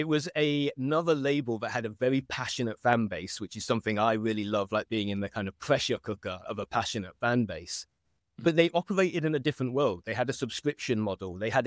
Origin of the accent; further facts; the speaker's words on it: London, United Kingdom; You know, I grew up in and around London and just kind of like made music very early on